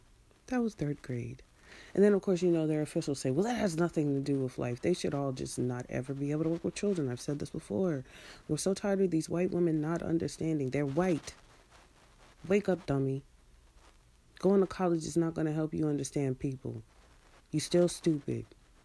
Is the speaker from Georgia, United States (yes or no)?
no; Virginia, United States; And I'm from Virginia.